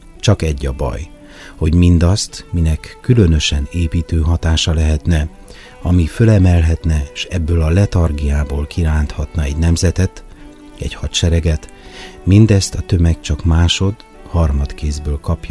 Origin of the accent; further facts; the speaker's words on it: Kisbacon, Covasna, Romania; Érdekes ez a dolog, hogy ez a pici falu Kisbacon, ahonnan én származom